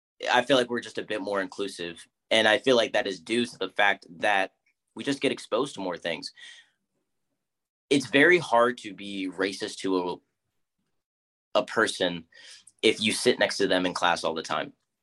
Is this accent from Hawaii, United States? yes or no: no; Ohio, United States; just growing up in Ohio and just the background that I'm from